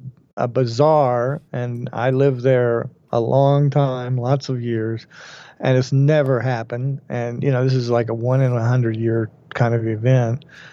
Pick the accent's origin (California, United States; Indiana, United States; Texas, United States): Texas, United States; Dallas; born there; Yes. I'm glad I'm not in Texas, but yes, I was born in Dallas, and I spent a lot of time in Austin, Texas